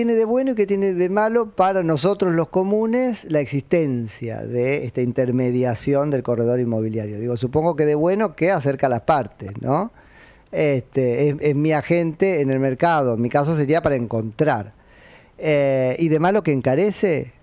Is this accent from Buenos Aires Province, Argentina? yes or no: yes; San Andrés de Giles, Buenos Aires Province, Argentina; yo siempre soy de San Andrés de Giles